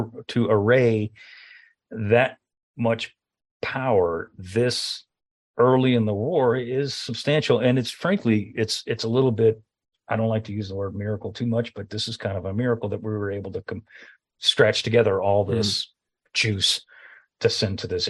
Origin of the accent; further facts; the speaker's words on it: New Orleans, Louisiana, United States; they were made by Andrew Higgins in my hometown of the city of New Orleans, Louisiana.